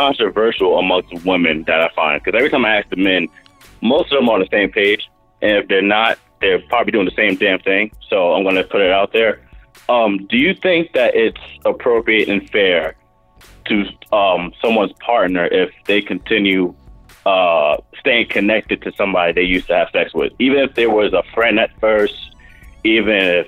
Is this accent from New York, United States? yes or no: yes; Bronx, New York, United States; now in Allentown, United States; out here in Allentown, Pennsylvania, but I'm from Bronx, New York.